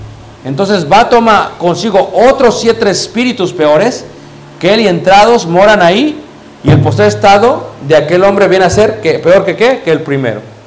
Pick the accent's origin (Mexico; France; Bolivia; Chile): Mexico; Mexico City; Yo soy de Ciudad de México. Entonces le poníamos varios candados a la puerta.